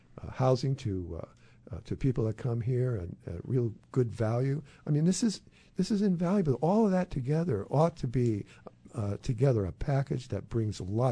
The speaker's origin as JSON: {"language": "English", "region": "New England", "country": "United States", "said": "I'm from New England, and we don't have bad weather."}